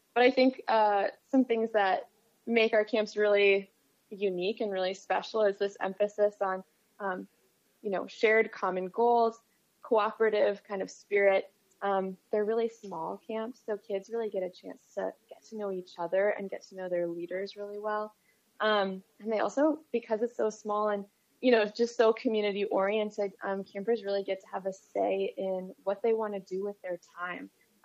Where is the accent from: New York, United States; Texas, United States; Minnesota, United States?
Minnesota, United States; Twin Cities; also born or lived in Ely; I grew up in the Twin Cities, but I was lucky enough to live up north in Ely, Minnesota for the past 6 years.